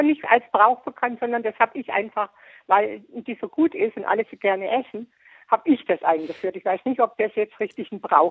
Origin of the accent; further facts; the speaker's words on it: Baden-Württemberg, Germany; Ich komme aus dem Hohenloher Land und da hieß das so Eierpecken.